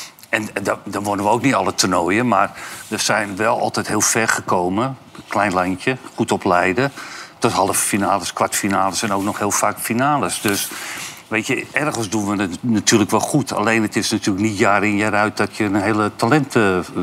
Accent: Germany; Dutch is a second language; Toen kreeg ik de opdracht om als Duitser naar Nederland-Duitsland te gaan in mijn stamkroeg.

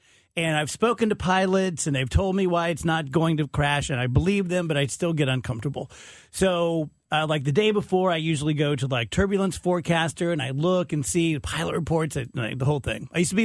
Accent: Nova Scotia, Canada; We're stuck like, I'm from Nova Scotia.

